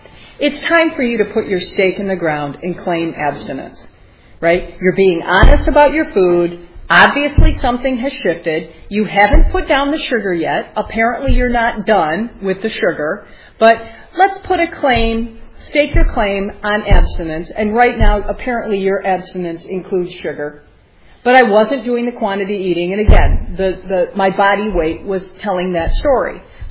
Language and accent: English; Michigan, United States; But again, I was from Michigan, so I'd been through those steps. I've been here a dozen years.